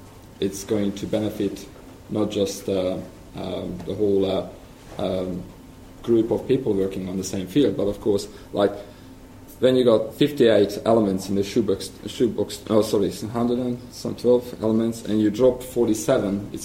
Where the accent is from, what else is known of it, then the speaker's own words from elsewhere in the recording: Hungary; accent: Hungarian; English is a second language; so if you're wondering, my accent is Hungarian, so you don't need to think of it anymore.